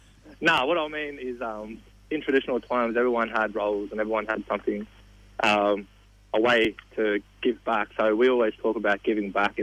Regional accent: Muswellbrook, New South Wales, Australia; We're originally from Muswellbrook, and a group of us moved back to town back in 2015

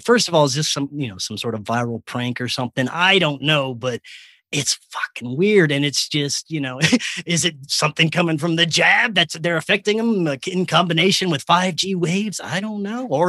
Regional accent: Louisiana, United States; He is from Louisiana, from my home state

